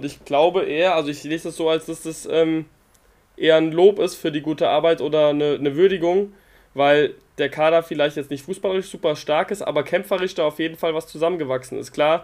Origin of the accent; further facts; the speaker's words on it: Hesse, Germany; Ja, und zwar gibt es News bei uns in Hessen sogar. Es gibt bei uns in Hessen News